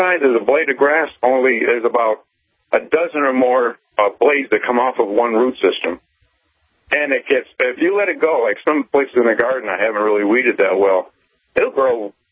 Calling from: Massachusetts, United States; Good, thank you. I'm from Massachusetts.

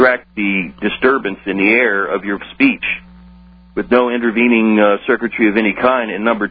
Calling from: Texas, United States; Texas, hello?

